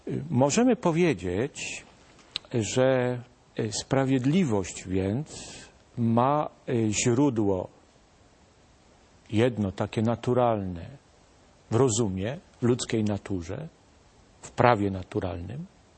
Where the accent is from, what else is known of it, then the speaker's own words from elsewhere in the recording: Kalisz, Greater Poland Voivodeship, Poland; obrazem właściwie z mojego rodzinnego miasta, z Kalisza